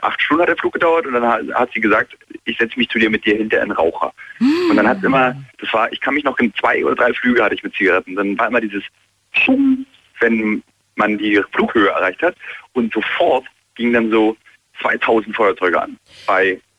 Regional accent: Berlin, Germany; als Berliner sagt man ja nicht Freund zu allen, Bekannter heißt es.

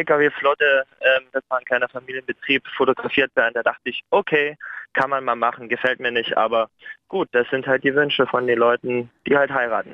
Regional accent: Saxony, Germany; Ich komme aus der Nähe von Bautzen und bin Sorbe

